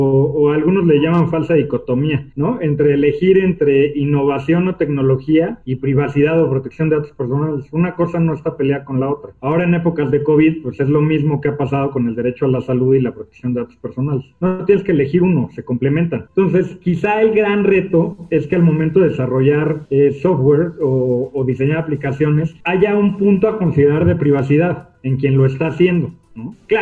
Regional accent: Mexico; Estudié en la UNAM, soy mexicano

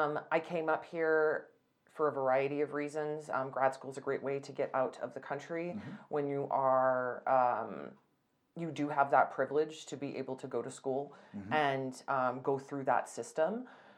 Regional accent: California, United States; Growing up in California was just so special in so many different ways.

